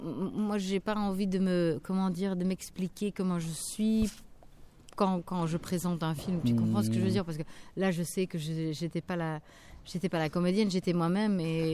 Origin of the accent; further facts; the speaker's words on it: Flanders, Belgium; Mais c'est nous, chez nous, en Flandre, ça n'a pas tellement existé ou pas tellement longtemps.